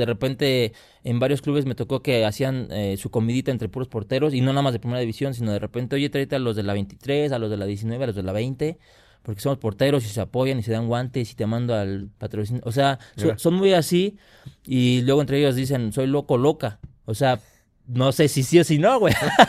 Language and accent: Spanish; Mexico; es que como mexicanos somos desmadrosos, güey.